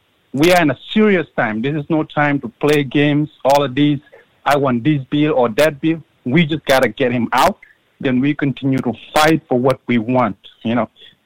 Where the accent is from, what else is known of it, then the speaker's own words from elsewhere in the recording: Gambia; I'm originally from Gambia, in West Africa.